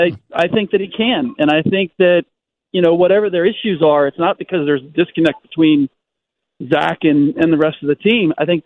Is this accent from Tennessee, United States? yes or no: no; Cincinnati, Ohio, United States; I growing up in Cincinnati, the Bulls were kind of the closest team to me.